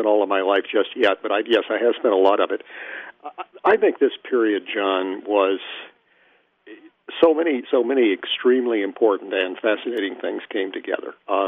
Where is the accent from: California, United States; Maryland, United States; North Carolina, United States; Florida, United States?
North Carolina, United States; also born or lived in Washington, D.C.; Well, the short answer is I was born in Washington, D.C. Now, in those days, and today still, you're from Washington. Everybody says, yeah, but where are you from? Well, my family was from North Carolina, and in fact, they moved back to North Carolina when I was just a small a baby